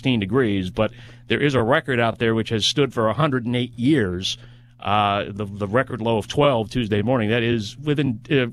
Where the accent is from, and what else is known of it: New Jersey, United States; born or raised there